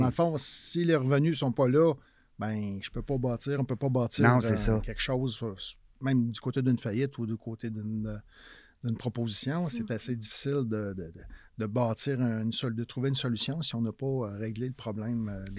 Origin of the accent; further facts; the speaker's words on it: Lotbinière, Quebec, Canada; Je suis originaire de Lotbinière. Mon père avait une ferme laitière et tout simplement en campagne.